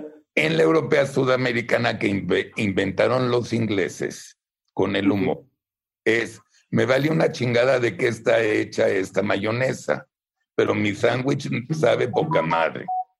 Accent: Mexico; Primero porque soy mexicano y los conozco perfecto.

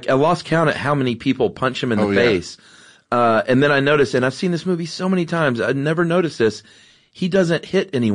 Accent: the South, United States; accent: southern; me with my southern accent.

